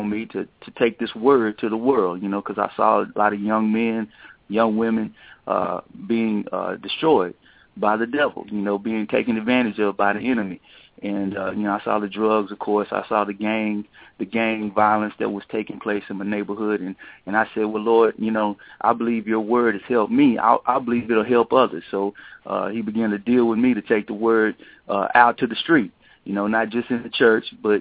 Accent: Fort Worth, Texas, United States; I grew up in Fort Worth, Texas, in a place they call Stop 6. You know, for a long time, and still probably today, Stop 6 was a pretty, very rough area.

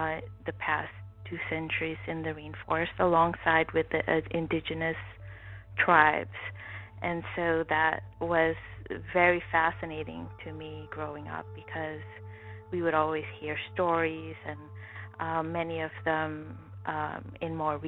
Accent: Suriname; In Suriname itself, we call it Suriname.

